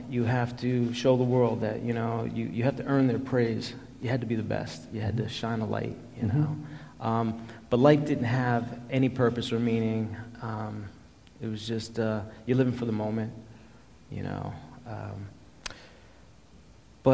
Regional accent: Queens, New York, United States; I was born in 1967 in Queens to a young mother, a teenage mom, and dad. And I had an older sister, 14 months old. And life in Queens, I lived there for 6 years. It was pretty rough.

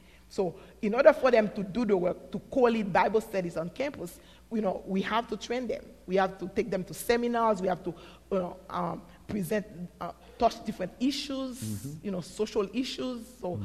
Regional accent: New York City, New York, United States; I came from New York City. I knew nobody in this area.

